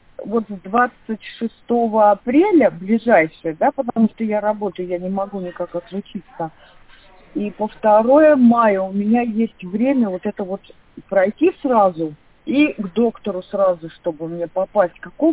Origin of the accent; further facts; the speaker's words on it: Kemerovo, Kemerovo Oblast, Russia; Я из Кемерово.